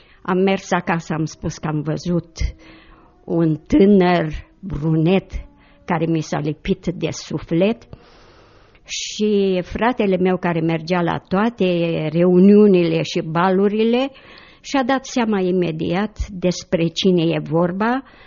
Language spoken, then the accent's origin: Romanian; Iași, Iași County, Romania; also born or lived in Bukovina; m-am născut în Bucovina la 13 februarie 1929. Toată copilăria am petrecut-o însă la Iași, în tradiționalul cartier Tătăraș, liceul, facultatea, până la 24 de ani, deci am trăit în Iași.